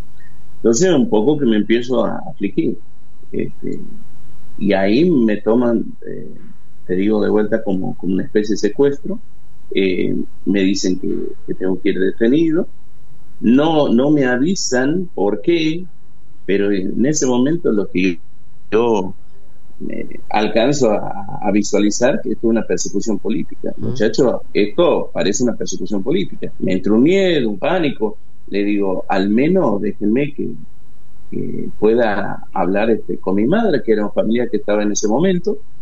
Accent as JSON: {"language": "Spanish", "region": "Santiago del Estero", "country": "Argentina", "said": "de Santiago del Estero. Estamos de regreso, recién llegando en Santiago del Estero"}